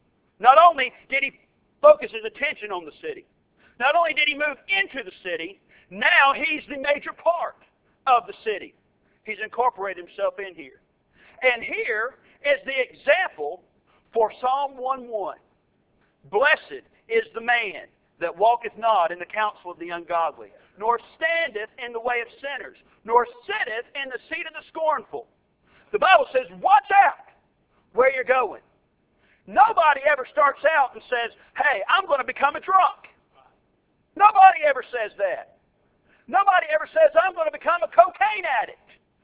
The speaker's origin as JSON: {"language": "English", "town": "Macon", "region": "Georgia", "country": "United States", "tie": "born there", "said": "Now, I was born in Macon, Georgia. None of y'all probably know where Macon, Georgia is, except for the Georgia folks in here."}